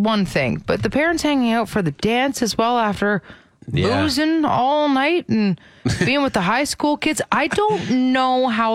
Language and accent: English; Ontario, Canada; because I'm from Ontario